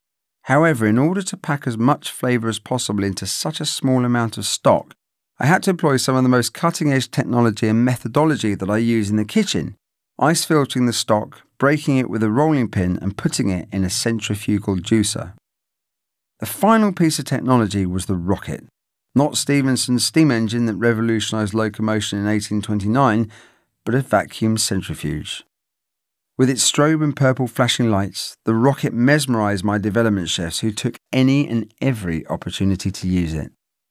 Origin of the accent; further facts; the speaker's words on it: London, United Kingdom; when I was a kid growing up in London in the 70s.